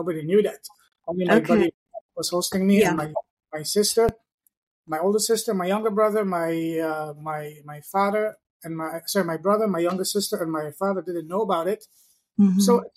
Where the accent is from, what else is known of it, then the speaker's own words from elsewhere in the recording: France; also born or lived in Afghanistan; I grew up in France.